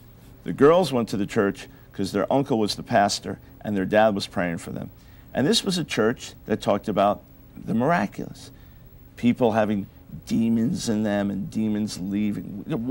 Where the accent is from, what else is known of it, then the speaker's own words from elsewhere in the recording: New York, United States; See, the way I was raised on Long Island, nice Jewish home, my dad was the senior lawyer in New York Supreme Court